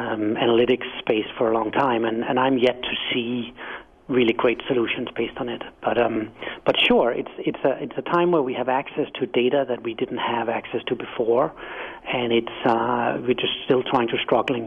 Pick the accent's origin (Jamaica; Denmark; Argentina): Denmark; English is a second language; moved away as an adult; now in United States; I'm, as you can hear in my quaint accent, I'm not from America. I'm from Denmark, and when I arrived here a decade ago